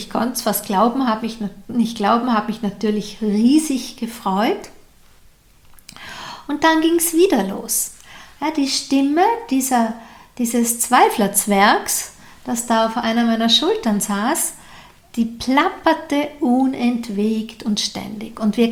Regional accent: Austria; ich bin doch Österreicherin, was sollen die im deutschen Fernsehen mit einer Österreicherin machen?

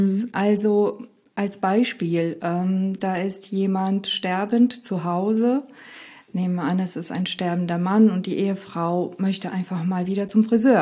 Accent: Romania; Ich bin in Rumänien aufgewachsen, wo nochmal anders damit umgegangen wird

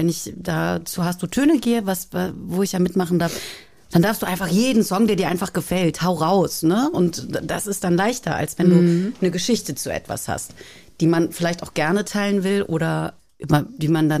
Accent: Cologne, North Rhine-Westphalia, Germany; Und da bist du einfach als Kölnerin auch ein bisschen versaut.

